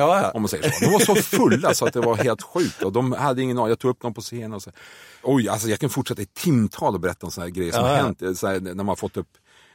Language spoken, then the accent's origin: Swedish; Norrland, Sweden; accent: Norrland; Och då ska jag plocka fram min gamla norrländska. Då ska man prata som norrlänning.